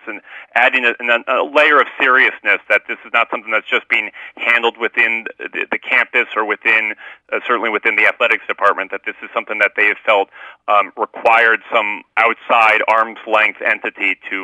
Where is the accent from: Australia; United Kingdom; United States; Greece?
United States; New Mexico; So I've basically spent 10, 11 months just investigating the University of New Mexico. It's my hometown program